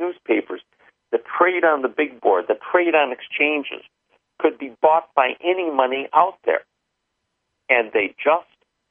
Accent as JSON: {"language": "English", "country": "United States", "said": "As I've told people a number of times, I'm an American. I care about what happens to this country."}